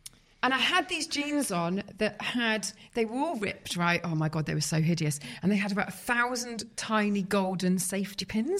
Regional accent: Redditch, West Midlands, United Kingdom; I'm from Redditch. I had been working in McDonald's until about, you know, a few years before that. Drive a Metro GTI. Have no clue, didn't grow up with any money.

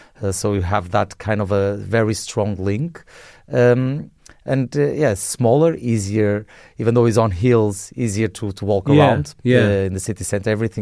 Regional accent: Porto, Porto District, Portugal; English is a second language; And I'm actually local from Porto.

